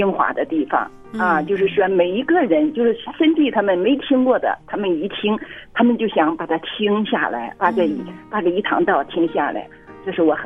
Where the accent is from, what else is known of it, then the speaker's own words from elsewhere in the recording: Guangdong, China; 我是广东的